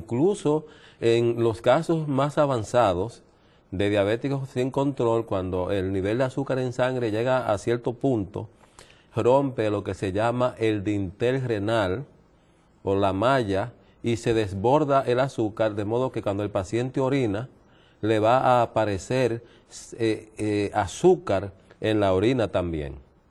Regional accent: Dominican Republic; now in New York, United States; estuve unos 11 años en mi país hace poco y apenas hará unos 6 meses. Regresé a Estados Unidos y estoy radicado actualmente en la ciudad de Nueva York

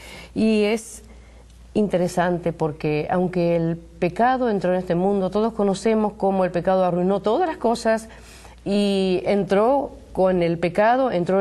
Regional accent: Argentina; now in United States; Bueno, venimos de Argentina y ya hace 4 años que estamos aquí en Estados Unidos.

